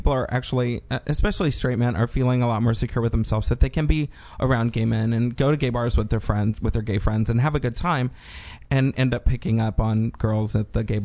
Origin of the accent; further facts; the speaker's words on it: Texas, United States; I'm just telling you Texas things right now because I'm from Texas and it's been a big deal.